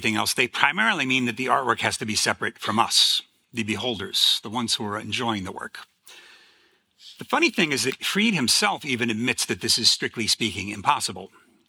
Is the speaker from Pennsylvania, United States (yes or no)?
no; Iowa, United States; if you knew that I was from Iowa, you would rightfully be suspicious.